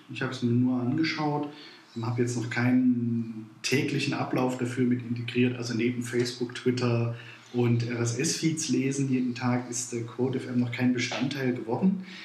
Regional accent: Thuringia, Germany; Das können wir als Thüringer natürlich selbst nur leiten an der Stelle.

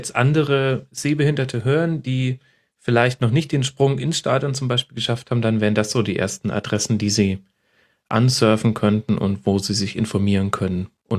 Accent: Würzburg, Bavaria, Germany; Ich komme aus der Ecke Würzburg ursprünglich.

